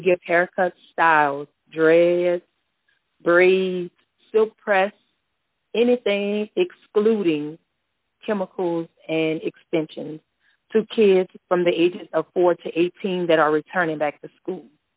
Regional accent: Louisiana, United States; I'm originally from Louisiana, and I was a single parent one time myself.

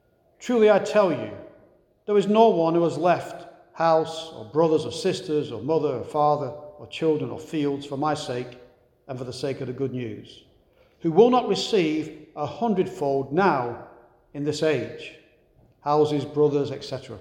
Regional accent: England, United Kingdom; scripture reminded me of my trip back to England a couple of weeks ago, walking through the cemetery in my hometown

